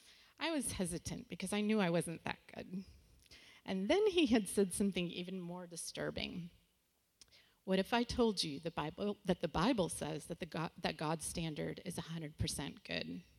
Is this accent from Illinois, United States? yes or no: yes; Chicago, Illinois, United States; my younger sister and I joined our parents. I was 9 at the time. We absolutely loved growing up in Chi-Town and grew up as avid Cubs fans.